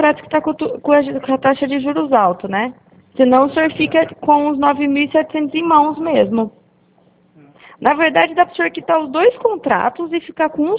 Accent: Campinas, São Paulo, Brazil; born there; now in Araras, Brazil; Nasci em Campinas.

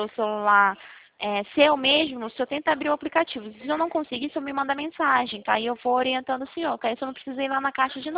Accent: São Paulo, Brazil; Eu sou de São Paulo também, tô falando do interior de Campinas.

